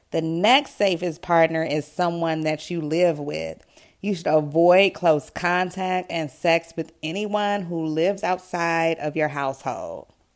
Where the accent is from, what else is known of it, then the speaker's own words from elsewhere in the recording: California, United States; New York, my home state of California, New Jersey, Illinois